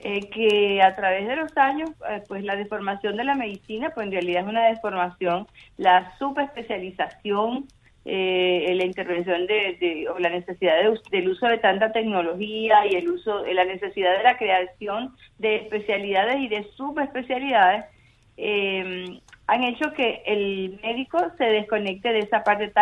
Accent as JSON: {"language": "Spanish", "country": "Venezuela", "said": "también en mi país, Venezuela, sí."}